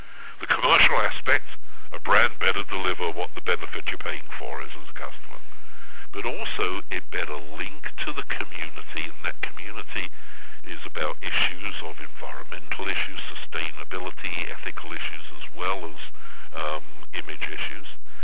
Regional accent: Canada; because we're Canadian.

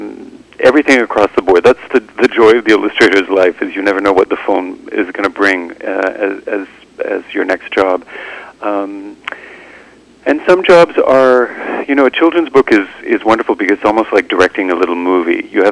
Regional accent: Vancouver, British Columbia, Canada; also born or lived in Calgary / Europe; I grew up in Vancouver and Calgary, but I was born in Europe.

